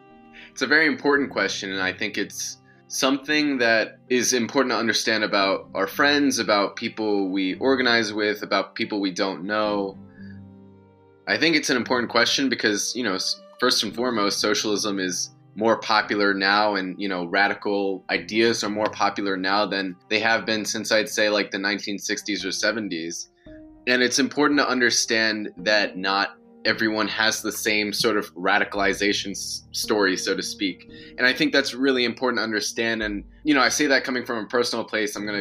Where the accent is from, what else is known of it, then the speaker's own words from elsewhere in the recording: Connecticut, United States; I grew up in Connecticut, in Fairfield County. And anyone that's from there knows, you know, this is a very wealthy place.